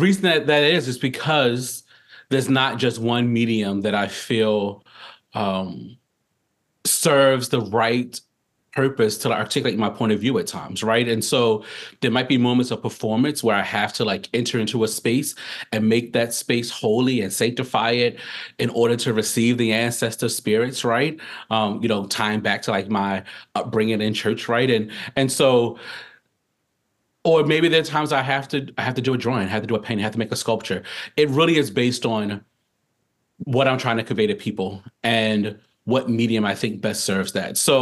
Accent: Baltimore, Maryland, United States; You know, like growing up in Baltimore, there was a lot

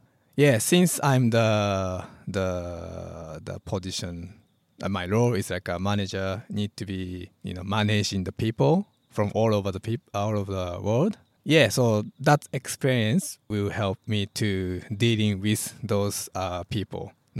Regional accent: Japan; English is a second language; also born or lived in Australia; So then after the Australia, when I decided to come back to Japan, I could go back to my hometown

